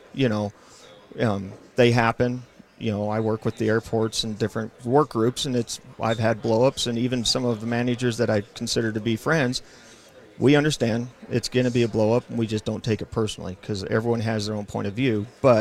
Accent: Idaho, United States; And I grew up in Boise County, so it's been a little niche of mine that I feel for these people because I grew up in that area.

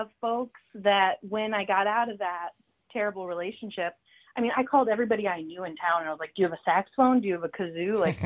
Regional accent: St. Anthony, Minnesota, United States; My folks, I'm from Northeast Minneapolis, so just like a first ring suburb of Minneapolis. It's called St. Anthony.

